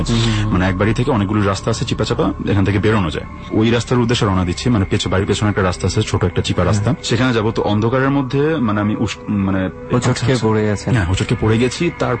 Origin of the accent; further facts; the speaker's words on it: Narayanganj, Dhaka Division, Bangladesh; now in United Arab Emirates; নারায়ণগঞ্জে আমাদের গ্রামের বাড়িতে।